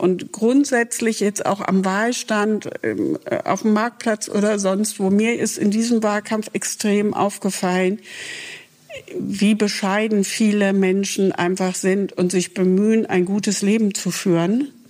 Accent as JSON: {"language": "German", "region": "Lower Saxony", "country": "Germany", "lives_now": "Bremen, Germany", "said": "ich komme zwar aus Niedersachsen, bin aber ja lange schon in Bremen verankert."}